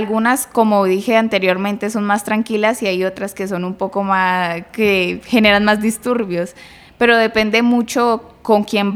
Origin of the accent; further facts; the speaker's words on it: Cali, Valle del Cauca, Colombia; also born or lived in Pereira; Nací en Pereira, en Risaralda básicamente, y vine a vivir desde muy pequeña a Cali.